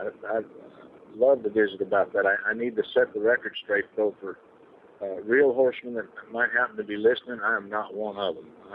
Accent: Oregon, United States; I wasn't raised on a ranch or anything. I was born and raised in Oregon, and we always lived in the country and had horses.

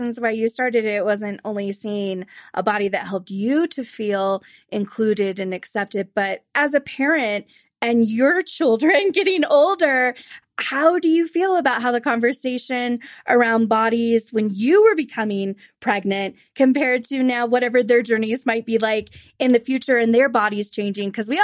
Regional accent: California, United States; Like, growing up in California, there also seemed like an additional pressure and standard of ridiculousness of what beauty looks like.

